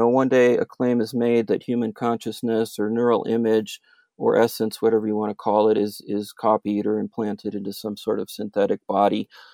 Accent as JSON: {"language": "English", "town": "Los Angeles", "region": "California", "country": "United States", "tie": "born or raised there", "said": "I grew up in Los Angeles area, Southern California, where it seemed like it was sunny all the time."}